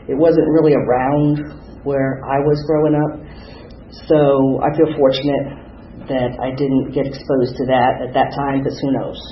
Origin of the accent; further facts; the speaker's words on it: Miami, Florida, United States; It was a lot of fun growing up in Miami at that time.